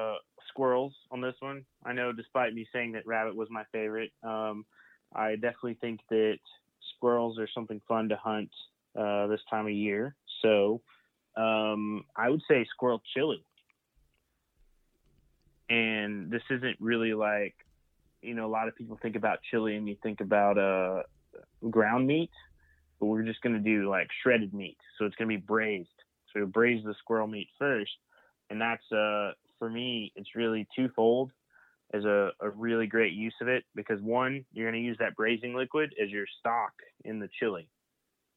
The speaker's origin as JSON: {"language": "English", "region": "Oklahoma", "country": "United States", "said": "I'm from Oklahoma. We've got I wouldn't say unannounced. It's an announced feud with Texas."}